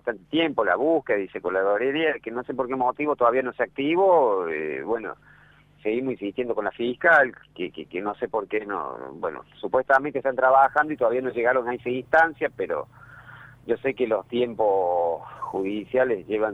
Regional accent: San Francisco, Córdoba, Argentina; nosotros somos de San Francisco

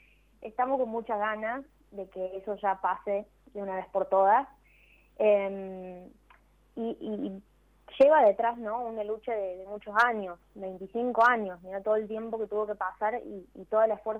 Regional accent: Río Tercero, Córdoba, Argentina; yo, por ejemplo, soy de Río Tercero, pero nací en el 99.

